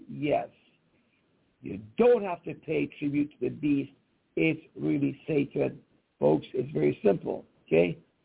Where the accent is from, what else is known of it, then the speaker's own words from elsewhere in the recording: Iran; I came from Iran. We had no freedoms there, right?